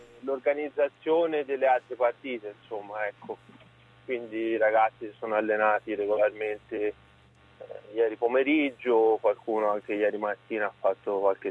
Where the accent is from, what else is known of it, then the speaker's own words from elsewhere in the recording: Siena, Tuscany, Italy; lo dico da senese